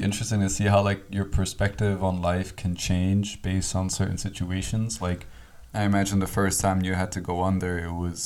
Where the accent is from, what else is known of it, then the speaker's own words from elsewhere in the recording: United States; Ah, mashed potatoes is more for, like, me growing up in America.